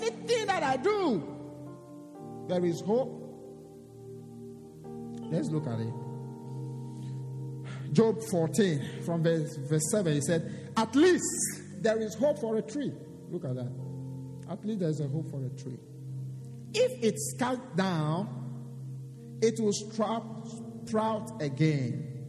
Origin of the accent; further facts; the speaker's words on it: Ghana; Yeah, I'm from Africa. I'm from Ghana. In my culture, we believe in traditional belief